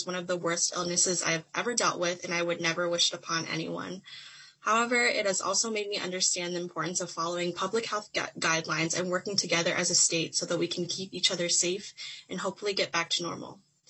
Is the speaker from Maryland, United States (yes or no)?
no; North St. Paul, Minnesota, United States; I'm from North St. Paul, Minnesota. I graduated in 2018 from North Senior High School